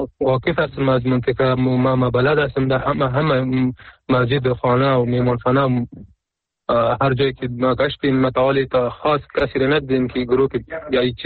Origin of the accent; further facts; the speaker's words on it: Afghanistan; در اصل افغان و کل افغان هستیم، چی اون پشتون هستیم، ما هم پشتون هستیم